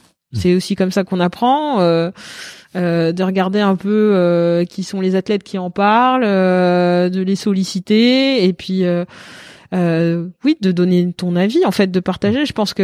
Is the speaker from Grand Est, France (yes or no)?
no; Paris, Île-de-France, France; Et comme je suis parisienne